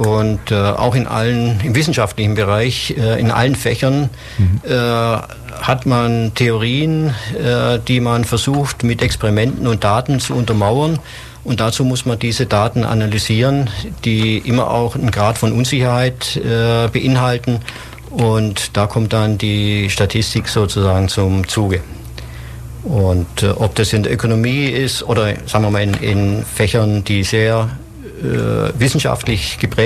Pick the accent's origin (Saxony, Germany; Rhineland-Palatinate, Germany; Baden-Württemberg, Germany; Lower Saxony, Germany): Baden-Württemberg, Germany; Ulm; also born or lived in Singen; Meine Großeltern haben hier gewohnt und bin dann mit meinen Eltern später nach Ulm gezogen, habe hier Abitur gemacht, habe nach Bundeswehrzeit hier auch studiert